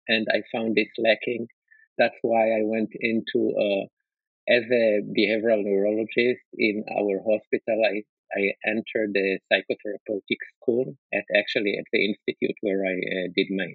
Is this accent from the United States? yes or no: no; Jerusalem, Jerusalem District, Israel; although I grew up in Jerusalem, and it's like not a small town. It was back then like 500,000 people there